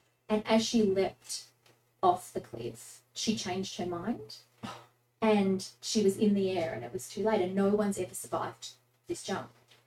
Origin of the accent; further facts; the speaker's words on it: Australia; as an Australian